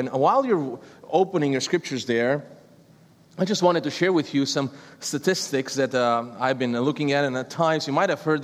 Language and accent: English; Romania; first language Romanian; English is a second language; moved away as an adult; now in United States; I came to the United States almost 10 years ago, so I'm still trying to make sure that I'm speaking English and not Romanian in my sermons.